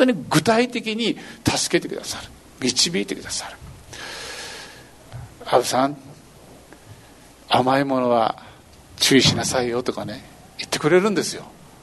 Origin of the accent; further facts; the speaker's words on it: Kitakyushu, Fukuoka, Japan; 私は北九州から来ましたけども